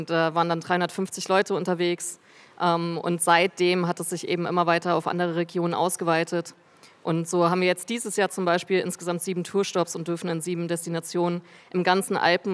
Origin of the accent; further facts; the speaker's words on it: Bavaria, Germany; Wir kommen ja aus dem Allgäu und genau, ich wohne selbst hier in Kempten